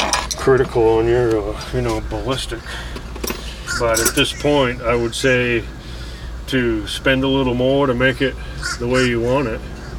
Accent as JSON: {"language": "English", "region": "New Hampshire", "country": "United States", "lives_now": "Florida, United States", "said": "No, I'm originally from New Hampshire. 27 years down up there and 23 years down here, so."}